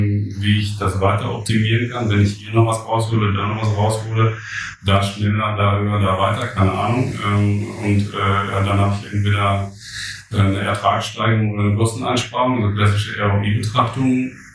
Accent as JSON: {"language": "German", "country": "Germany", "said": "diese Effizienzseite von Digitalisierung, das ist, glaube ich, was wir als Deutsche vor allem immer vor Augen haben, denn das machen wir eigentlich schon relativ lange."}